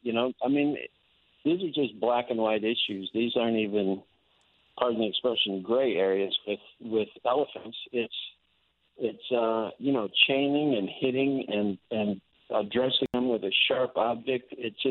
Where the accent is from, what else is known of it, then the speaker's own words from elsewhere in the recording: Midwest, United States; now in California, United States; You know, I grew up in the Midwest. I had no idea how these animals were trained and how they were kept until I moved out to California.